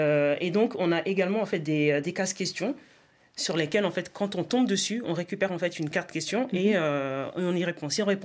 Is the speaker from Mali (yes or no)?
yes; Mali; also born or lived in Senegal; Alors moi, je suis du Mali et du Sénégal.